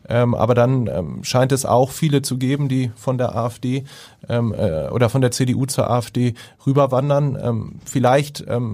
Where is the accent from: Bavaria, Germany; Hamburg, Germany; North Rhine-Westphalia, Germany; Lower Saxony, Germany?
Hamburg, Germany; Ja, ich bin sehr stolz darauf, dass in meiner Heimatstadt